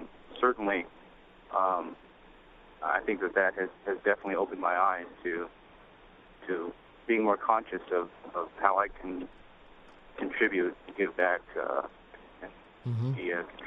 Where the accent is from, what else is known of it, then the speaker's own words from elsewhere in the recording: Vietnam; now in United States; I am an immigrant from Vietnam in 1975